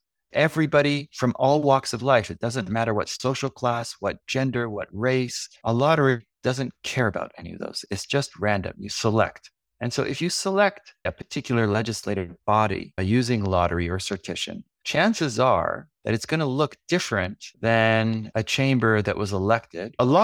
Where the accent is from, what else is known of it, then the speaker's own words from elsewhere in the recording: Canada; But I have to say that, you know, as a Canadian, going out into nature is part of a regular practice